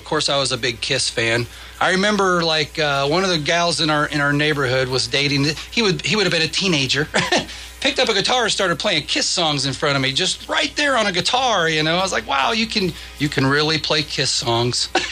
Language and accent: English; Burbank, California, United States; born there; No, I was born in Burbank, California.